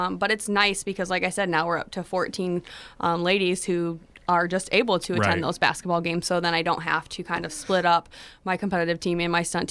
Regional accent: Onsted, Michigan, United States; So I'm from Onsted.

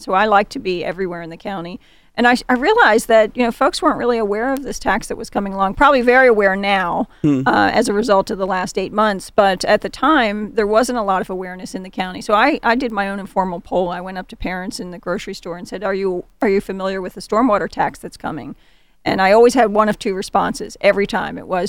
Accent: Baltimore, Maryland, United States; You know, I grew up in East Baltimore, and at the time I was living in Northern Virginia

